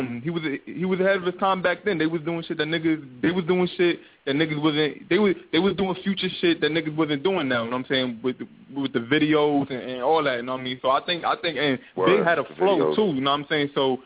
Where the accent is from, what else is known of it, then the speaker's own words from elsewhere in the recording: Brooklyn, New York, United States; Oh, I'm from New York. I'm from Brooklyn.